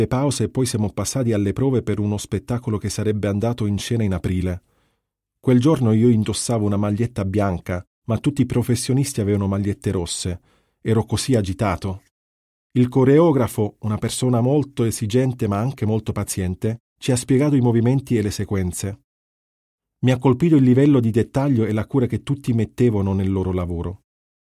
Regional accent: Brindisi, Apulia, Italy; now in Milan, Italy; sono di Brindisi e ora vivo a Milano.

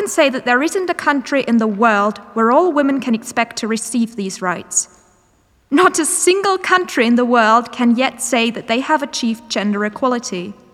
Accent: United Kingdom; I am from Britain, and I think it is right I am paid the same as my male counterparts.

